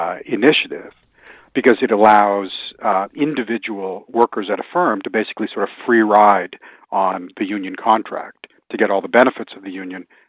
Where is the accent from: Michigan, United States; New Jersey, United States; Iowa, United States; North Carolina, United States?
Iowa, United States; many of them, as in my home state of Iowa, passed by Republican state legislatures